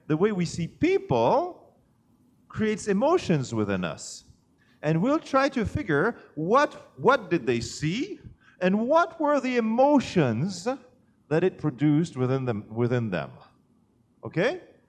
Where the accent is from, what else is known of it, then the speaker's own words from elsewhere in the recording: Belgium; Now, I come from Belgium.